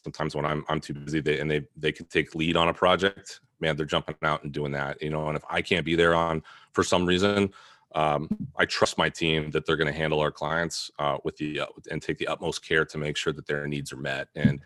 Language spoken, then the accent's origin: English; Idaho, United States; I was born and raised here in Idaho, so outdoors kid. So I understand the outdoors a lot, hunt and fish and all that kind of stuff.